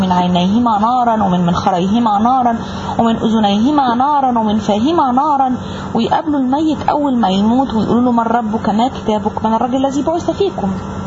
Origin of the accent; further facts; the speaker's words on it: Egypt; أنا مهرئين من مصر، نشأت وتربيت في أسرة مسلمة ملتزمة مثقفة بالإسلام